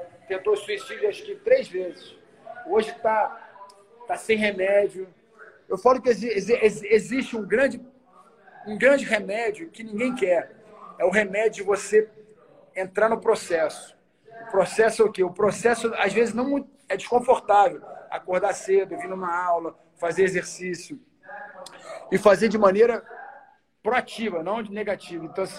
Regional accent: Brazil; eu sou brasileiro em qualquer lugar do mundo

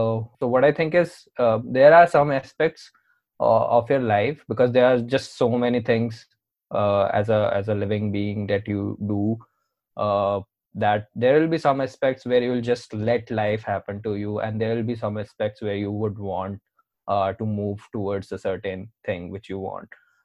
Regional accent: Delhi, India; Born and brought up in Delhi. Typical city guy, you can say.

